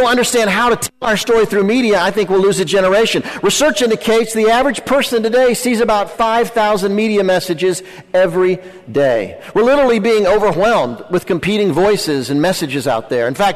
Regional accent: Charlotte, North Carolina, United States; but honestly, at heart, I'm a preacher's kid from North Carolina. I grew up in Charlotte.

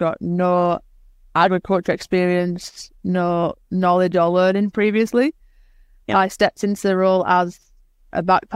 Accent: Manchester, North West England, United Kingdom; moved away as an adult; now in Australia; And I'm from Manchester in the UK. Apparently the last 4 years my accent has softened a little bit, so hopefully it's not as strong as it used to be

